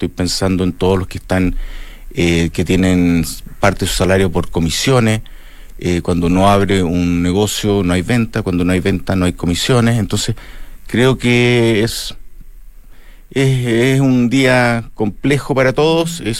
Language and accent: Spanish; Chile